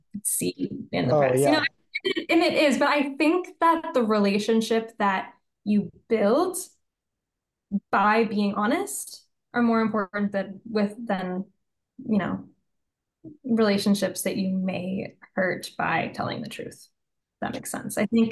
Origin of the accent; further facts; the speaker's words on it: United States; I'm an American, like I'm coming into this from an American's point of view.